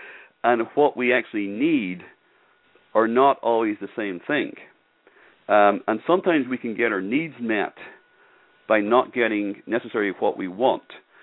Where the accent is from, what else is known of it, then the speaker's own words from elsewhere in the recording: Northern Ireland, United Kingdom; I mentioned I come from Ireland. I actually come from the north of Ireland.